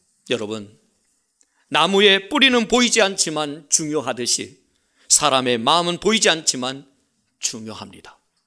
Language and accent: Korean; Chungcheong, South Korea; 제가 충청도 사람이니까 이분들을 뭐 얘기하는 게 아니라